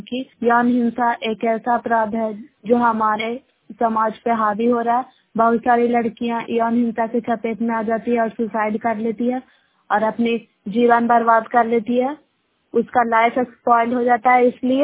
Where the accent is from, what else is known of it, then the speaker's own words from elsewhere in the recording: Bairiganj, Bihar, India; ग्राम बैरीगंज post में करता, जिला नालंदा ब्लॉक रैपिड ट्रैक की निवासी हूँ।